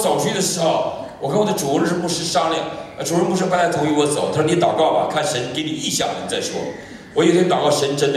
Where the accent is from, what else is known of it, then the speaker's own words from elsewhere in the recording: Northeast China, China; 我们东北人实在勇敢就是勇敢